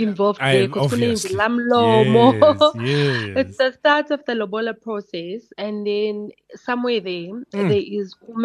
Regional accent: Pietermaritzburg, KwaZulu-Natal, South Africa; There's a wedding happening in KZN. I'm from Pietermaritzburg.

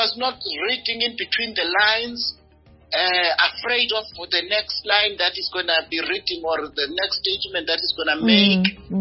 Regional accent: South Africa; it kind of brought a sense of humor as South African. Because one thing that I love about my country, which I will never trade it for anything

